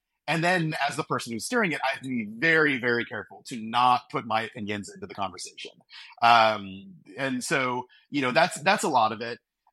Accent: Hawaii, United States; I grew up in Hawaii on Kauai, which is sort of a smaller community.

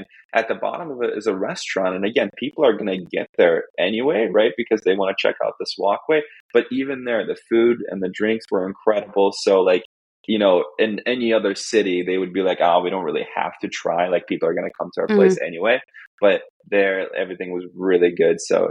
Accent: Estonia; first language Russian; English is a second language; I'm from Estonia, but my native language is Russian.

